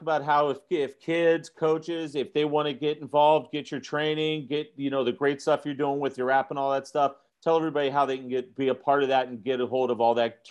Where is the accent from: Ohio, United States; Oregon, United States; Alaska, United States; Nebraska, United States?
Ohio, United States; from Mentor High School back in my home state of Ohio